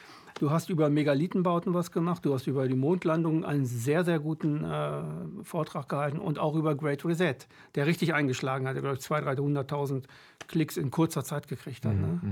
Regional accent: Hameln, Lower Saxony, Germany; ich komme aus Hameln

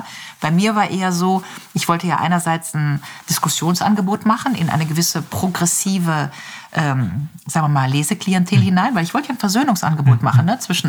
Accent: Grevenbroich, North Rhine-Westphalia, Germany; Also ich bin ja die ersten Jahre da in Grevenbruch, meiner Heimatstadt, jeden Tag mit dem Fahrrad gefahren.

